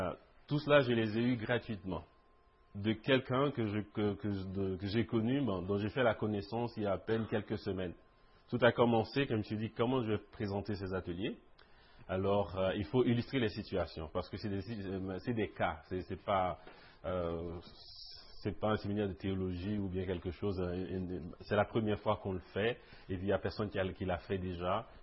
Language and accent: French; Haiti; now in Canada; parce que en tant qu'haïtien surtout